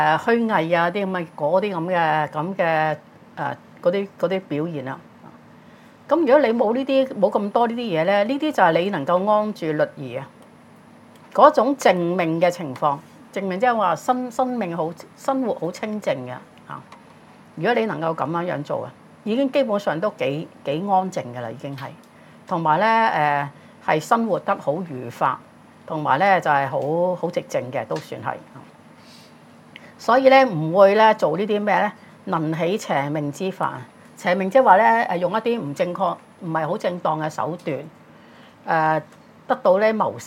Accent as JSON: {"language": "Cantonese", "country": "China", "said": "我哋中國人成日講痛苦啊，但佛教講嘅苦係好苦嘅"}